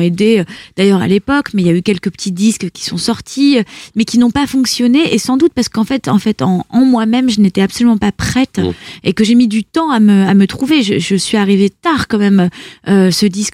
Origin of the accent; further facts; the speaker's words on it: Lille, Hauts-de-France, France; also born or lived in Paris suburbs; J'ai grandi dans le Nord, à Lille, et puis après en banlieue parisienne.